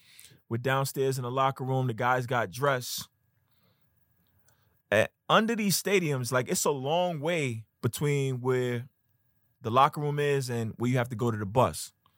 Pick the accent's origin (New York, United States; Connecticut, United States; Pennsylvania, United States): New York, United States; Brooklyn; He's from Brooklyn. I'm from Brooklyn. Like, it's a perfect match.